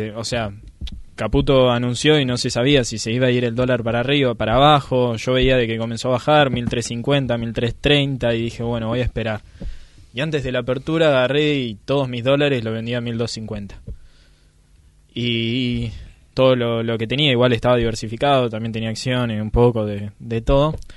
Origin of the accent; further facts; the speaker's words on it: Argentina; lo mío son bonos del Estado argentino, yo creo en mi país